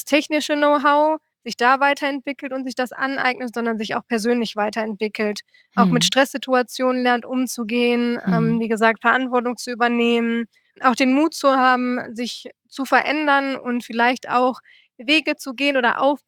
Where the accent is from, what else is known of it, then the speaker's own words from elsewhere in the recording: Cologne, North Rhine-Westphalia, Germany; weil ich gebürtig aus Köln komme